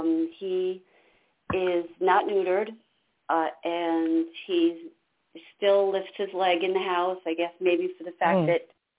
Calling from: New York, United States; Calling from New York.

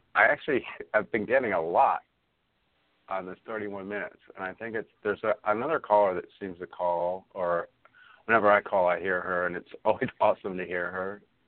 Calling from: North Carolina, United States; I'm calling from North Carolina.

